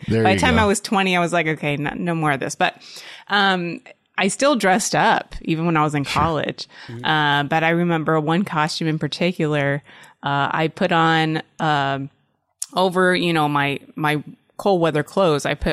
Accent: United States; I grew up here in the United States.

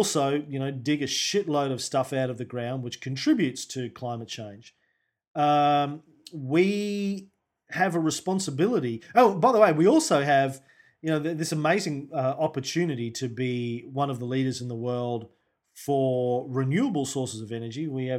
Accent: England, United Kingdom; but, you know, we're English, we're well-liked, we're well-respected, generally speaking, all around the world.

